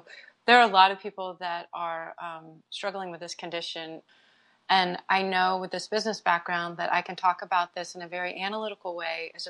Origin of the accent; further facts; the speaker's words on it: Houston, Texas, United States; Well, you know, I grew up in Houston, Texas, in a really conservative family.